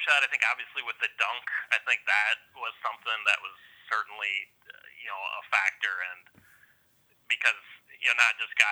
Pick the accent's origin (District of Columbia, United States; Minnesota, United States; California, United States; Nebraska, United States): Minnesota, United States; As a Minnesotan, I can't say I necessarily have any extra affection for Indiana or anything. Obviously, the parts where I wrote about, whether shooting my grandpa's farm or, my playing some high school ball, obviously that's, related to my upbringing and growing up in Minnesota